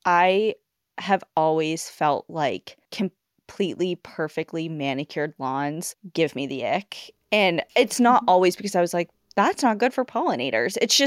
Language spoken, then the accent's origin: English; New England, United States; especially just growing up in New England and between, you know, Maine and Woods Hole